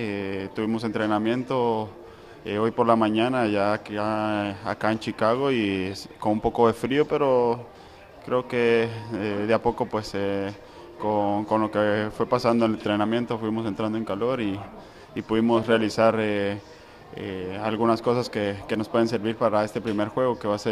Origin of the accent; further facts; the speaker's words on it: Guatemala; Todos como guatemaltecos queremos bien ver bien a nuestra selección